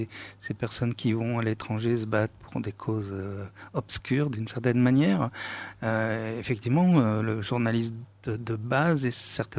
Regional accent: France; nous, en tant que Français, du mal à saisir le fait que d'autres fonctionnent autrement que nous

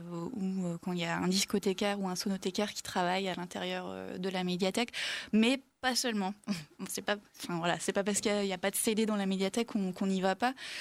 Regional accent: Hauts-de-France, France; Moi aussi, je viens du Pas-de-Calais.

